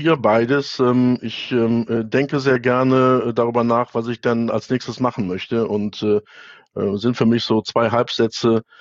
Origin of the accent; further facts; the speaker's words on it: Düsseldorf, North Rhine-Westphalia, Germany; gebürtiger Düsseldorfer, 58 Jahre alt, verheiratet, zwei Kinder.